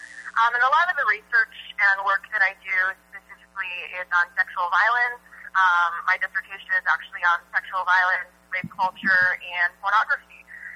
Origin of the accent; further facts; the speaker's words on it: New York, United States; moved away as an adult; now in Duluth, United States; So I'm actually from New York originally and moved to Duluth in 2011.